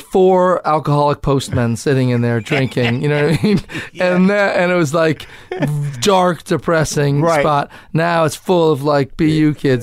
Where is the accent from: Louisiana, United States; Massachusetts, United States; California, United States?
Massachusetts, United States; Cambridge; also born or lived in Falmouth; I grew up in Cambridge.